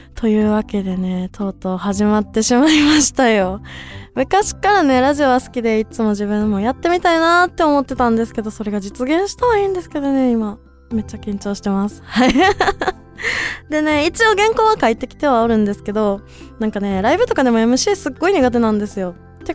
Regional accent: Osaka, Japan; moved away as an adult; now in Tokyo, Japan; 大阪出身で、元は大阪日本橋を中心に、現在は東京メインでカバーシンガーとして活動させていただいている21歳の

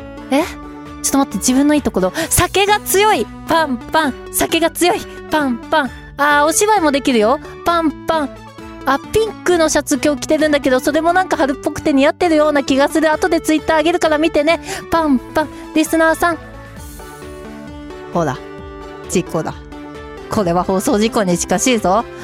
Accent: Hokkaido, Japan; born there; 北海道生まれなんでね、あの函館のイカ飯弁当とかいろいろ考えたんですけど

